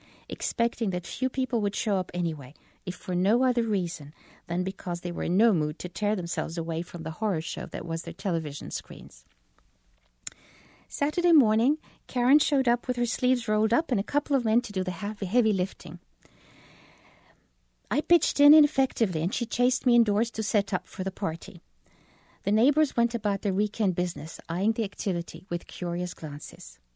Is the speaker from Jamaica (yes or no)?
no; Egypt; Growing up in Egypt, whenever there was a national catastrophe like the 1967 defeat, my father and uncles packed their overnight bags